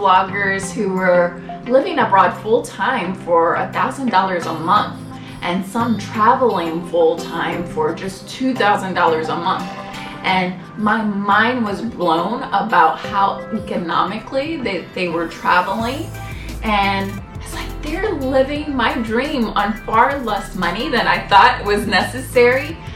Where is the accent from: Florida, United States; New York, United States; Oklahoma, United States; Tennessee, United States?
Tennessee, United States; Nashville; So we're from Nashville, Tennessee, also known as Music City, USA. We both worked in clinical trials in Nashville for many, many years.